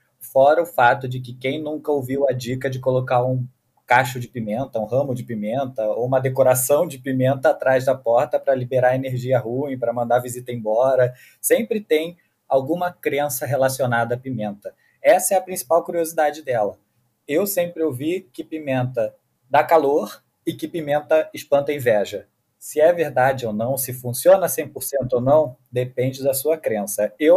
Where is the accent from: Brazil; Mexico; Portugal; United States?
Mexico; Portuguese is a second language; E para mim, como mexicano, ela tem um poder menor.